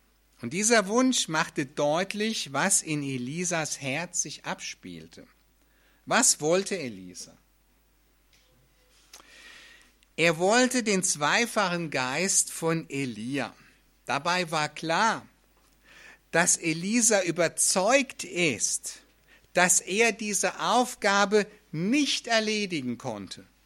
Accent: Flörsheim-Dalsheim, Rhineland-Palatinate, Germany; als ich noch damals in meiner Heimatdorf war, in Flörsheim-Dahlsheim.

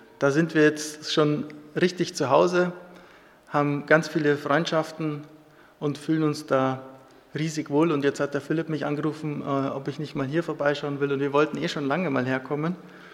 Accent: Munich, Bavaria, Germany; now in Taching, Germany; Also wir kommen eigentlich aus München, ich und meine Familie. Da bin ich vor 20 Jahren geboren, also wiedergeboren. Und vor 45 Jahren das erste Mal geboren.

